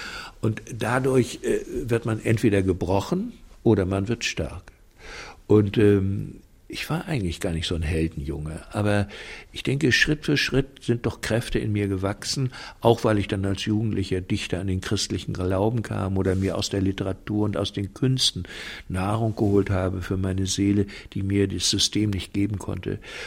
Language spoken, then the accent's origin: German; Baltic coast, Germany; Und ich hing auch irgendwie an meiner Heimat an der Ostsee da oben.